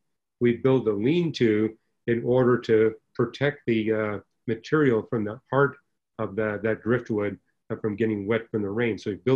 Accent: Vancouver, British Columbia, Canada; Oh, that's my hometown.

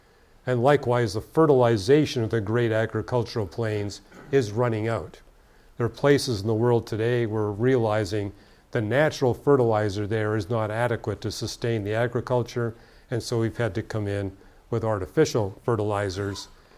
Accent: Canada; And as a Canadian, I would really be grieved that that would happen

